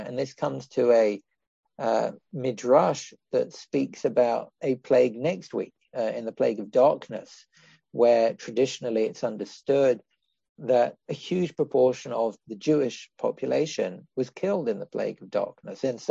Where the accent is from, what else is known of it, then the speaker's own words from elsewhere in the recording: England, United Kingdom; And you'd think I'm English, I should know all about English history